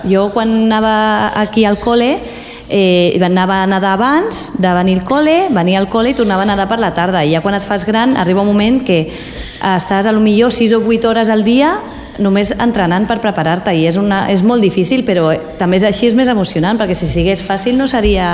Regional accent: Sitges, Catalonia, Spain; espero, quan sigui una mica més gran, poder venir a Sitges un altre cop a viure, perquè és on tinc tota la meva família. Però la veritat que jo mai deixo de ser sitgetana. Allà on vaig, jo sempre dic que sóc de Sitges.

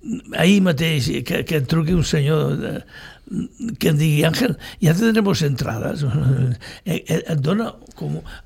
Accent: Sitges, Catalonia, Spain; Sóc de Sitges, vaig començar amb els palets de golf, portant els pals a l'ombro, i a poc em vaig fer professional de golf.

